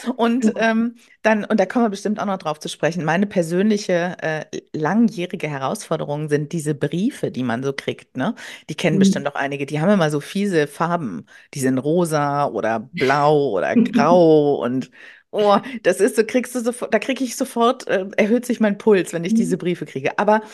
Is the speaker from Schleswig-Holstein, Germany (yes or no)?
no; Wuppertal, North Rhine-Westphalia, Germany; born there; ich komme gebürtig aus Wuppertal, habe dann geschrieben, ach, viele Grüße in die alte Heimat.